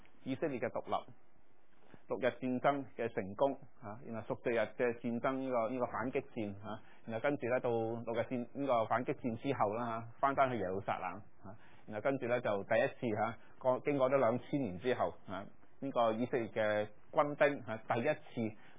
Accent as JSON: {"language": "Cantonese", "country": "China", "said": "咁所以咧我哋中國人係絕對唔能夠容許有任何"}